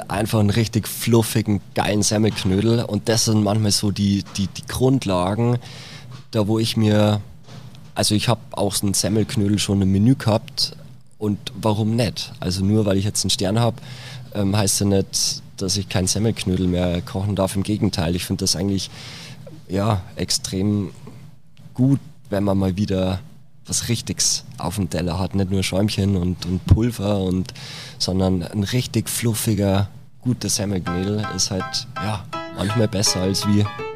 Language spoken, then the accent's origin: German; Schrobenhausen, Bavaria, Germany; mein Traum war tatsächlich ein kleines Restaurant in meiner Heimatstadt Schrobenhausen.